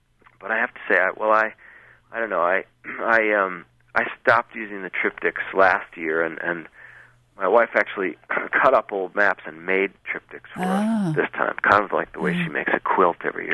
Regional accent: Queens, New York, United States; also born or lived in New Jersey / Manhattan; being from New York City and growing up in Queens and New Jersey, I always thought that the West was Eastern Pennsylvania. So that's my one advantage, being born on the island of Manhattan.

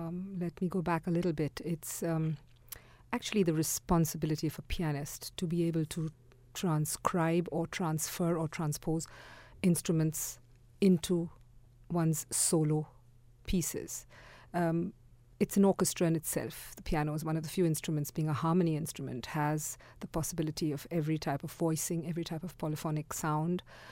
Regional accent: India; In fact, for me, being an Indian, especially sympathetic are the poems which he wrote music to of Rabindranath Tagore.

